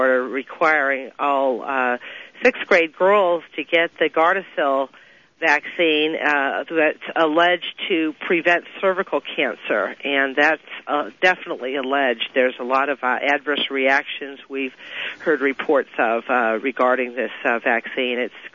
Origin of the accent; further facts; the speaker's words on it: Los Angeles, California, United States; we grew up in Los Angeles, by the way, and so I went to public school and never seemed to have a problem.